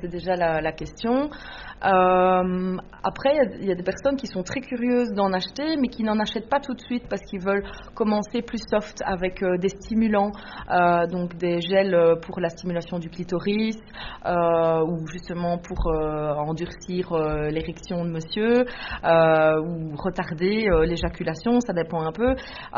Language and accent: French; Bertry, Wallonia, Belgium; also born or lived in Bouillon; Ici, moi, j'habite la région de Neuchâteau, je suis originaire de Bertry, j'ai habité durant 15 ans à Bouillon